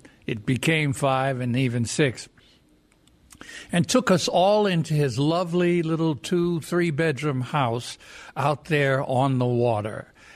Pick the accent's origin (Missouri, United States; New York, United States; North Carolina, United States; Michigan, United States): New York, United States; Moriches; I grew up out on Long Island here in New York.